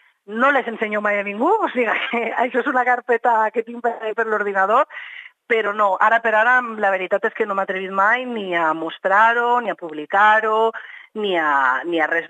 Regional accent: Vinaròs, Valencian Community, Spain; Jo sóc de Vinaròs i estic a l'Institut Vilaplana de Vinaròs.

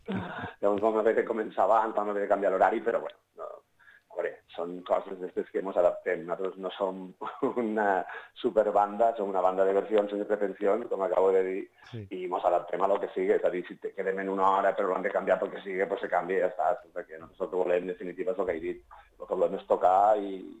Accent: Ulldecona, Catalonia, Spain; aquí jo soc d'Ullacona, d'acord?

